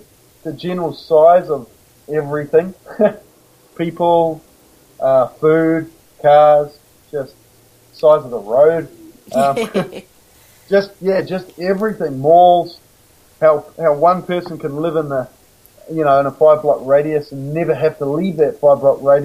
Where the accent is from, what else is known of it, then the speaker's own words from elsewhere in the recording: New Zealand; I'm like, oh, I'm from New Zealand. And then it became, hey, yeah, man, where are you from? I'm from New Zealand.